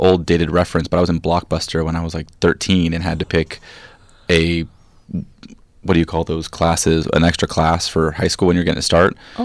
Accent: Petaluma, California, United States; Yeah, I grew up in Petaluma. It's where my family, most of it still is now.

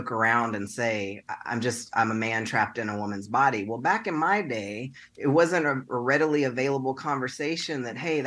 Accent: Texas, United States; But growing up in Texas, and certainly before I even understood that maybe that means you're a lesbian, right?

